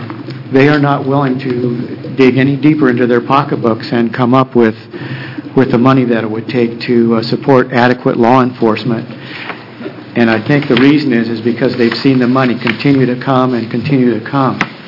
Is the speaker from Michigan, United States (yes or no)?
no; Oregon, United States; Again, I'm from Josephine County.